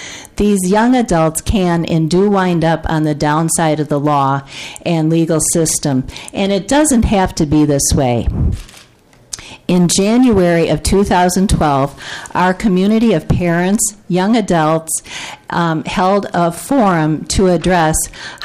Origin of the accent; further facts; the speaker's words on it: Rochester, Minnesota, United States; I'm from Rochester, Minnesota, and I'm here to tell you about Bill 491